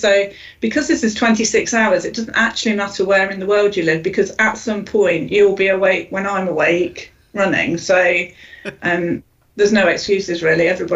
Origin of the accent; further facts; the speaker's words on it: United Kingdom; You know, we're British, aren't we?